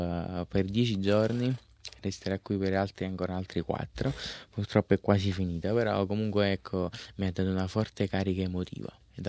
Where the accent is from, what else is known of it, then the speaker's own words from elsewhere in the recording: Maddaloni, Campania, Italy; Io sono di Maddaloni, provincia di Caserta.